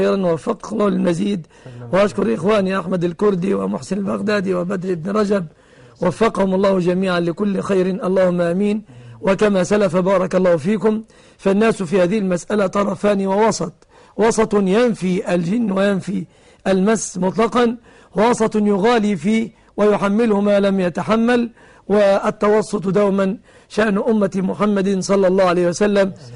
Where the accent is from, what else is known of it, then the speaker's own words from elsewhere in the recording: Egypt; وأسأل الله سبحانه أن يحفظ بلادنا مصر آمنة مطمئنة